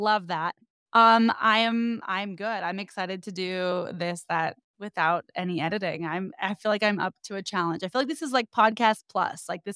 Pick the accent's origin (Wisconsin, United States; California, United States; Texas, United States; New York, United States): California, United States; now in Los Angeles, United States; No, I'm from the Bay. I've been in LA a long time now from USC Theater School and beyond.